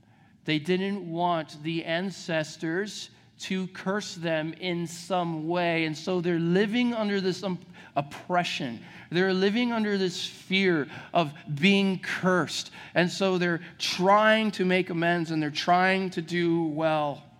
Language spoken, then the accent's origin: English; Brazil; I recall as a child growing up in Brazil, my parents were missionaries, and growing up on the mission field